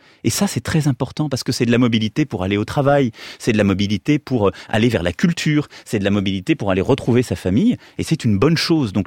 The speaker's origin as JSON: {"language": "French", "town": "Amiens", "region": "Hauts-de-France", "country": "France", "said": "moi je viens d'Amiens"}